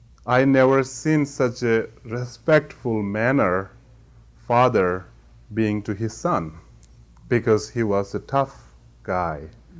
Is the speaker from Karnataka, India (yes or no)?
yes; Bylakuppe, Karnataka, India; I was born in the Tibetan refugee camp in Balakupi in South India. And I was raised up as a very ordinary boy in the refugee camp till 17.